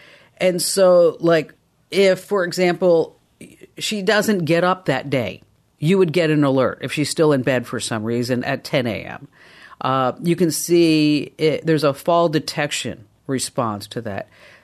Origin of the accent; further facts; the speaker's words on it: New Jersey, United States; All right, so here, because you're from New Jersey and I'm from New Jersey, I want you to pronounce this word.